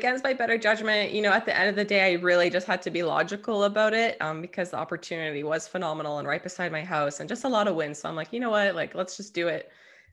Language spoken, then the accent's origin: English; Ontario, Canada; So I am a Canadian gal in Southern Ontario.